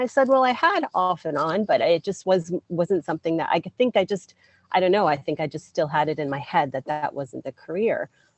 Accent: Ontario, Canada; I am from the Greater Toronto Area, so up here in Canada.

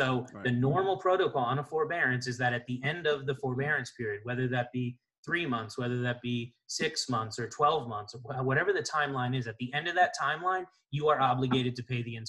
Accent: Florida, United States; Yeah, so I'm from Florida, grew up in Florida. That's where I started

